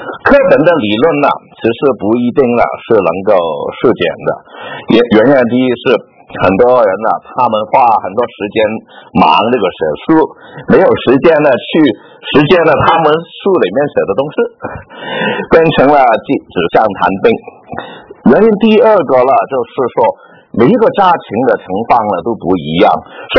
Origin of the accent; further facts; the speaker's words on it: Hong Kong; 我1970年代当我在香港长大的时候了啊